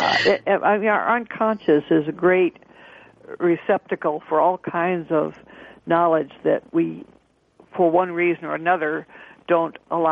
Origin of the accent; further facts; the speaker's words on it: Los Alamos, New Mexico, United States; And I came from Los Alamos, New Mexico. I grew up there.